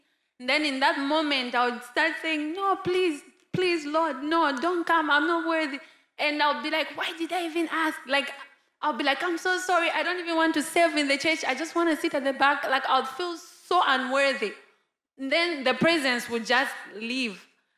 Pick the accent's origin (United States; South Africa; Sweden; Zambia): Zambia; I'm from Zambia.